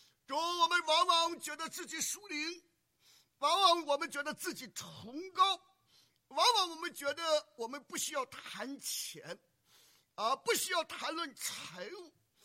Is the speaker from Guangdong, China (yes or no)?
no; Shandong, China; 所谓的打土豪什么 分田地，那都是我们山东人。